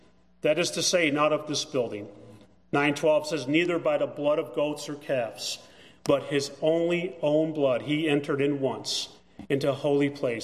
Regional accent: Gary, Indiana, United States; I grew up in Gary, and I remember we'd be going to like downtown Gary.

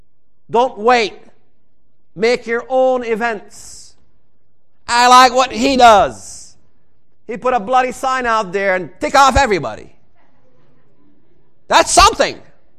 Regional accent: Palestine; So where are you from? I said, I'm Palestinian.

